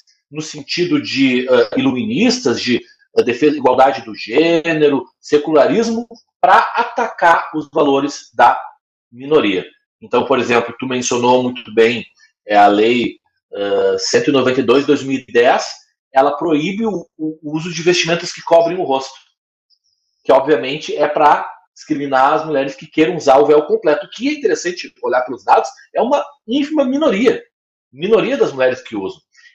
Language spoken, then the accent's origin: Portuguese; Brazil; eu como brasileiro, né, eu me senti estrangeiro lá.